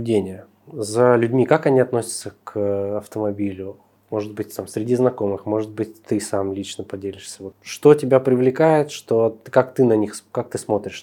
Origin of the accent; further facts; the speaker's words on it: Russian Far East, Russia; я тоже с Дальнего Востока